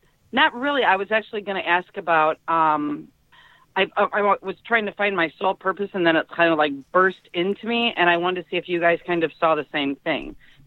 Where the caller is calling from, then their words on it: Illinois, United States; Near Chicago, like central Illinois.